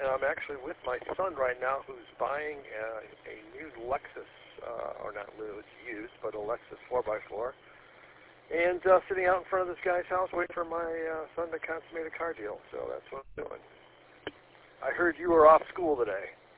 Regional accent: Rochester, United States; I'm from Rochester.

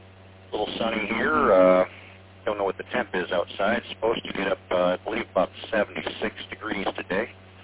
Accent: St. Joseph, Michigan, United States; I'm from St. Joseph, Michigan, right down the southwest corner, right across from Chicago. But I've been here for over 20 years now.

